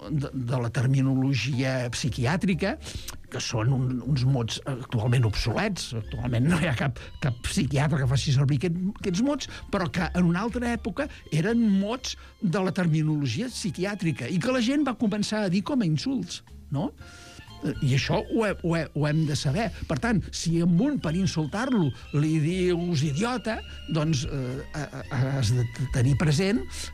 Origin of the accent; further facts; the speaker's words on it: Catalonia, Spain; jo sóc del Camp de Tarragona.